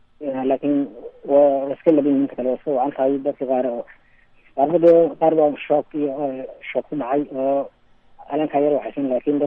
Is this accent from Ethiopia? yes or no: no; Burao, Togdheer, Somalia; Waxaan ka imid magaalada Burco.